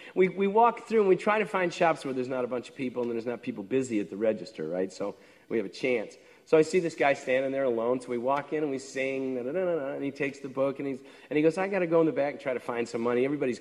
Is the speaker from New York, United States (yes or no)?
yes; New York, United States; also born or lived in -; I'm from New York, and I'm an Irish Catholic, I'm not scared of you.